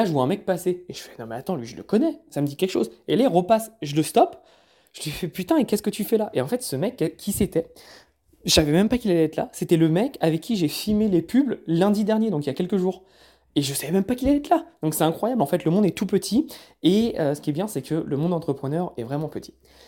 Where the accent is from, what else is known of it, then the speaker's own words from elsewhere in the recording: France; ils savent que je suis français, donc mon accent, ça se reconnaît.